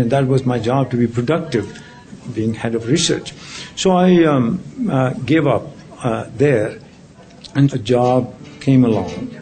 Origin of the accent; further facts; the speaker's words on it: India; moved away as an adult; now in Canada; I was born in India. I grew up there. I studied there. I became a veterinarian in India.